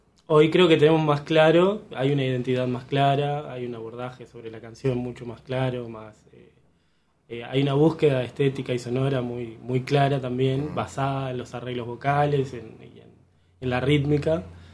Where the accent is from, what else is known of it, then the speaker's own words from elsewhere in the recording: Maldonado, Uruguay; now in Montevideo, Uruguay; tanto en Maldonado, yo soy de Maldonado, como acá cuando llegué a Montevideo